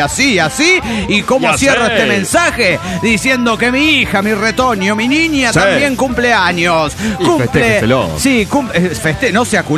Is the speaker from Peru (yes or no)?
yes; Juliaca, Puno, Peru; Hola, soy el vago de Juliaca, Perú.